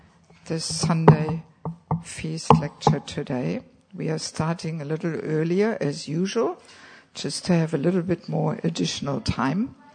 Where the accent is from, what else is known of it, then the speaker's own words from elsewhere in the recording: Germany; moved away as an adult; I am originally from Germany, but I have not lived there for 35 years, actually. I never lived there as a devotee. When I lived in Germany, I was working as a physiotherapist in a private practice.